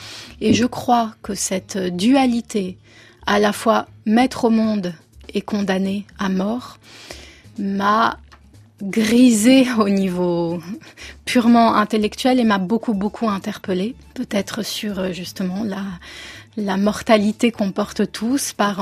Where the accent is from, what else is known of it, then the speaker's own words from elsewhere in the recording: Paris, Île-de-France, France; born there; je suis née à Paris, même si ma famille vient d'ailleurs